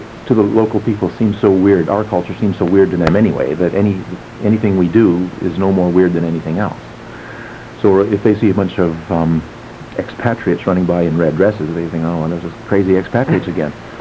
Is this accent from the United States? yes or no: no; Victoria, British Columbia, Canada; we come from Victoria, B.C., and there's a hash there.